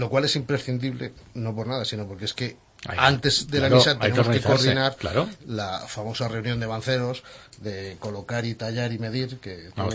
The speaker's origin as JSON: {"language": "Spanish", "country": "Spain", "said": "Como buenos españoles, al final todos celebramos"}